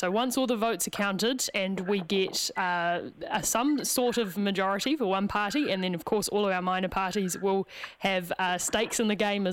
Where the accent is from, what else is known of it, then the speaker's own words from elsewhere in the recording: Christchurch, Canterbury, New Zealand; Oh, well, say hello to my hometown for me.